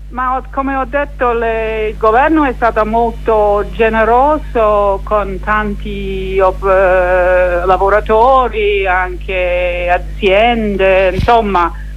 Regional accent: Australia; Italian is a second language; now in Italy; io australiana volevo tornare a casa quest'estate, impossibile, mi hanno detto forse, vabbè, io potevo andare da sola essendo australiana e stare in quarantena

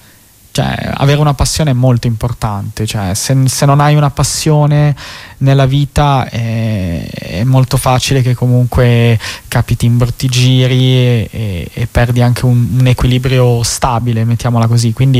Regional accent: Aosta, Aosta Valley, Italy; No, io vengo da Aosta.

